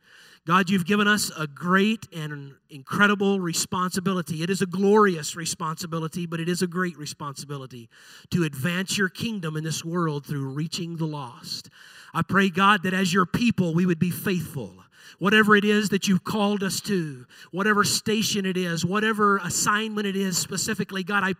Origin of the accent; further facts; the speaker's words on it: Texas, United States; I was raised in Central Texas, about 4 hours from here